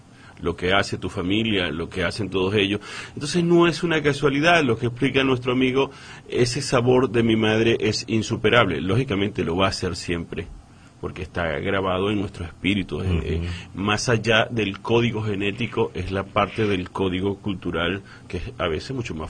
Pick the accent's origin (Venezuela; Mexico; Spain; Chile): Venezuela; Aun cuando, como venezolano, me siento un poco perdido